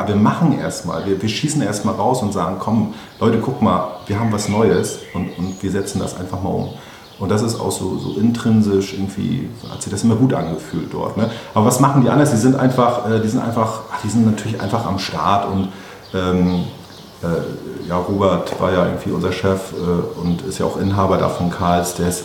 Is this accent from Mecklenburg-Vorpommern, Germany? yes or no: yes; Rostock, Mecklenburg-Vorpommern, Germany; ich bin ja auch ganz behutsam hier groß geworden in Rostock. Ich bin in Rostock geboren, 88 und komme aus einem ganz normalen und liebevollen Elternhaus